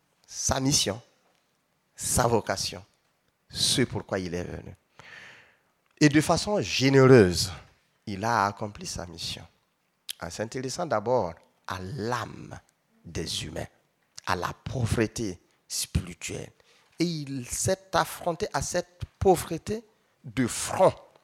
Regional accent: Burkina Faso; Je suis du Burkina Faso et une partie du Burkina Faso est bien arrosée. L'ouest du pays est bien arrosé, donc Bobo, Gawa.

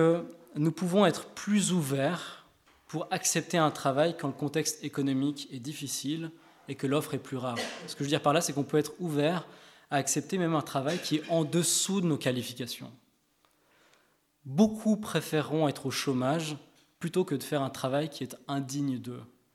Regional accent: Switzerland; also born or lived in England; now in France; je suis français, je m'implique là-dedans, mais j'ai grandi en Suisse, ma femme est allemande, et puis on a habité plusieurs années en Angleterre

